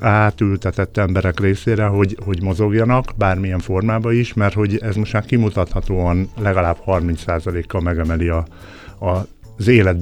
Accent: Gárdony, Fejér, Hungary; tehát, hogy én Gárdonyban nevelkedtem, a mai napig imádom, a mai napig ott élek

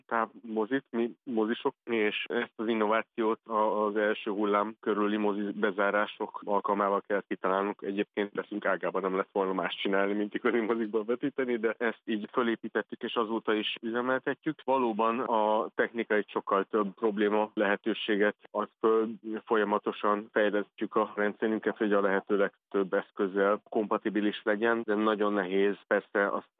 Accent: Hungary; itt nagyon sokan vagyunk Magyarországon, akik nem csak a hollywoodi tömeg animációkon nőttünk föl, hanem nagyon sok saját élményünk van.

